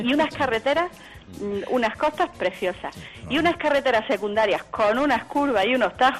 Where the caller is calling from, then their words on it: Granada, Andalusia, Spain; de Granada.